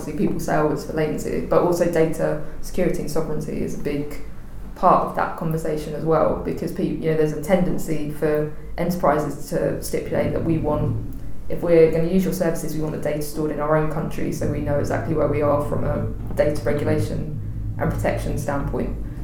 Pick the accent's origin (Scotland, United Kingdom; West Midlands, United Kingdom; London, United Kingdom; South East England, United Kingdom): London, United Kingdom; Hayes; My hometown is Hayes in Middlesex. That's where I was born.